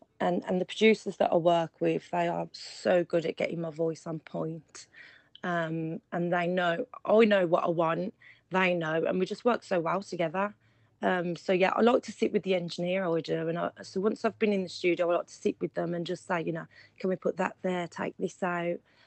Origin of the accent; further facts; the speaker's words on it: Birmingham, West Midlands, United Kingdom; No, I'm actually from Birmingham.